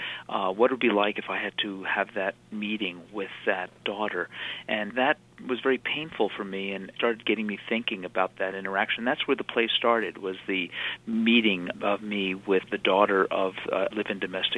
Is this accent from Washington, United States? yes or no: no; Roslyn, New York, United States; I grew up in Roslyn, Long Island, and experienced having lived in domestics for a number of years in my youth.